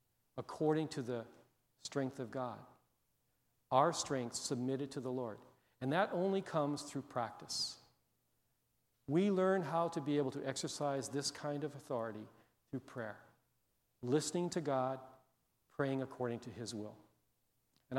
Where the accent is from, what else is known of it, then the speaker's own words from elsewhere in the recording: Texas, United States; I grew up in Texas for part of my life and grew up riding horses in the elementary school